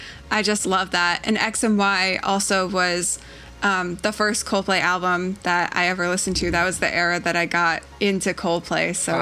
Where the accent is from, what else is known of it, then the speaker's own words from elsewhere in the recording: New York, United States; now in Philadelphia, United States; I'm from the Northeast. I grew up in New York State. Right now, I am living in Philadelphia.